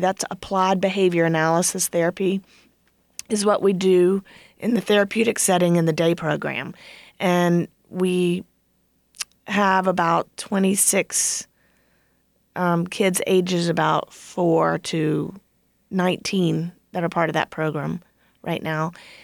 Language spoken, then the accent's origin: English; Louisiana, United States; It's fun. I am from Louisiana.